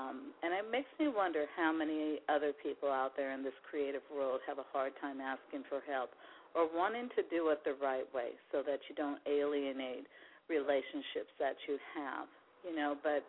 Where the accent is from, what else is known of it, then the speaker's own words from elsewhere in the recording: Seattle, Washington, United States; here in my hometown of the Pacific Northwest, Seattle, Washington